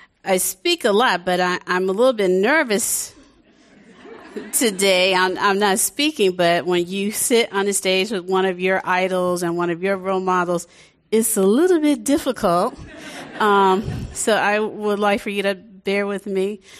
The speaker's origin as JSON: {"language": "English", "region": "the South", "country": "United States", "said": "because I'm from the South as well"}